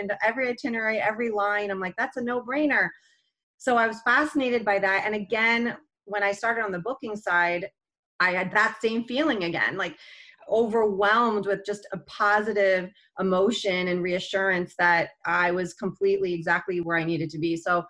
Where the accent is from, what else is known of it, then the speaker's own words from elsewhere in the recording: Toronto, Ontario, Canada; now in Mooresville, United States; I grew up just outside of Toronto, and how this Canadian girl got travel industry trajectory